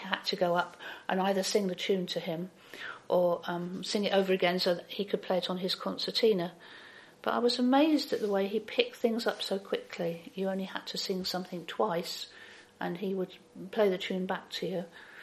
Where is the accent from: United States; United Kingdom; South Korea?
United Kingdom; Headington Quarry, South East England; born there; I was born in Headington Quarry on the 6th of May 1939